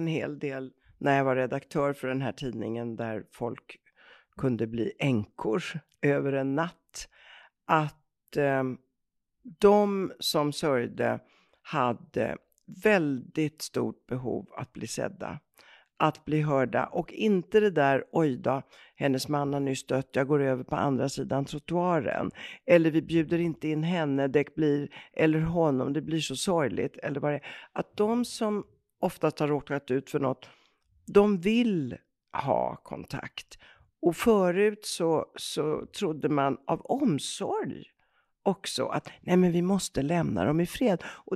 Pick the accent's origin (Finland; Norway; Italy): Italy; Swedish is a second language; för mig som italienare är det fullkomligt otänkbart.